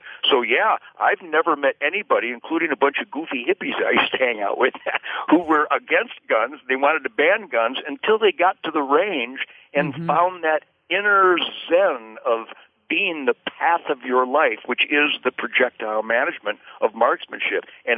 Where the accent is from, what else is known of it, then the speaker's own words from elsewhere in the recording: Detroit, Michigan, United States; born there; now in Texas, United States; I was born in Detroit. You know, Laura, Michigan was the arsenal of democracy.